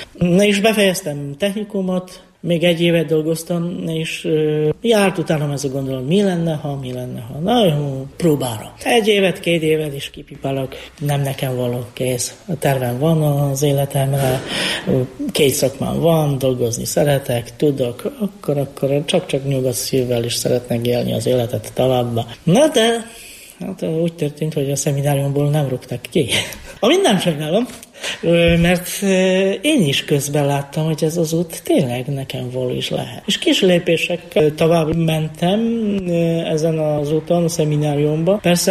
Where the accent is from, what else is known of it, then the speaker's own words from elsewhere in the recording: Bielsko-Biała, Silesian Voivodeship, Poland; Hungarian is a second language; now in Hungary; Én déli részből származom, Bielszko-Biała nevű városból. Ez ipari város, 100 90 ezeren laknak mostanában ebben a városban.